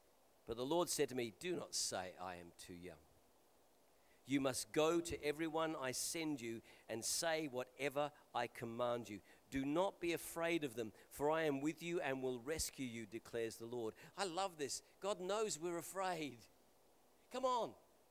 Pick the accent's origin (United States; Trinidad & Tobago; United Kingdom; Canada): United Kingdom; England; I think it's cyclical because I'm English and not American